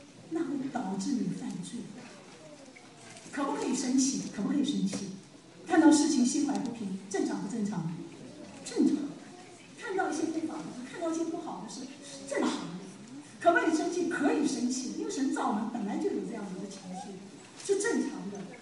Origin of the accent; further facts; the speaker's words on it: China; moved away; 我来这里38年，30多年前就有人告诉我，他以前都是规规矩矩的排队，听懂吗？我申请的排队，自从我们中国人来了以后，就都不一样了。